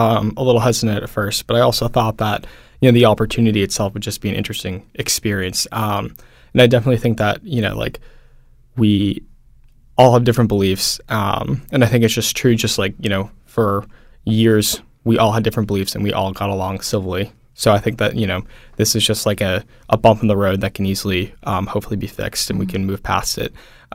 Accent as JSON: {"language": "English", "town": "Swampscott", "region": "Massachusetts", "country": "United States", "tie": "born or raised there", "said": "So I grew up in Swampscott, Massachusetts, which is a little bit north of Boston."}